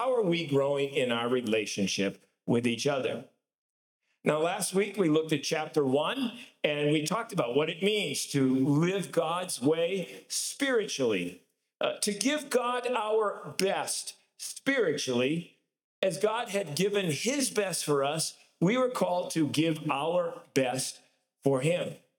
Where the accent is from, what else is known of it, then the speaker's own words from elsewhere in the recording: Boston, Massachusetts, United States; Those of you who know me know I grew up in Boston.